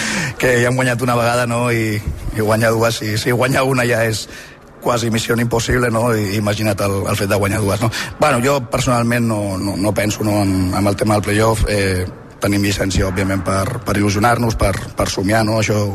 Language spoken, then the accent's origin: Catalan; Mataró, Catalonia, Spain; Jo, bueno, soc de Mataró i vaig començar amb 12 anys, 11 o 12 anys a jugar federat